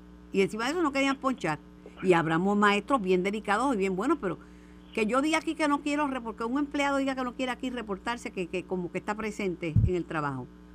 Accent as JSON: {"language": "Spanish", "town": "Mayagüez", "country": "Puerto Rico", "tie": "born or raised there", "said": "Siempre Mayagüez, tengo que salir por mi pueblo"}